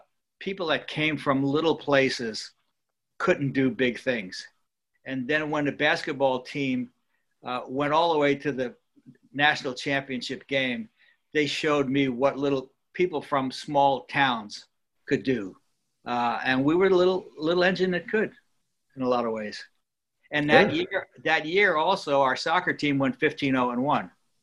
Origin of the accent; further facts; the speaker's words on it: White Plains, New York, United States; moved away as an adult; I was from White Plains, New York, and I came down because I wanted the warm weather. I wanted out of New York, where I was born and raised.